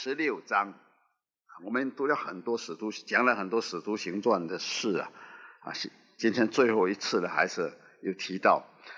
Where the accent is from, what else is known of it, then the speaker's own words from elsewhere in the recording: Fujian, China; 我们福建人唱诗还好啊